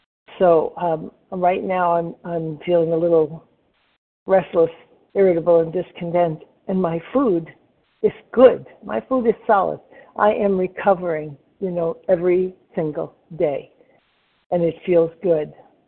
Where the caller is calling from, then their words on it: Florida, United States; and I'm calling from Florida.